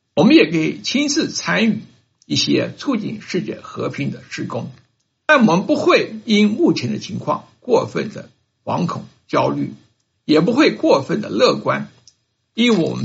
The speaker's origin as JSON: {"language": "Chinese", "country": "Taiwan", "tie": "born there", "said": "我们生在上个世纪50年代台湾的人是很幸运的一代，我们没有经过对日抗战时逃难的辛苦，也是因为不是生在大陆就避开了文化大革命及之前的各种运动。"}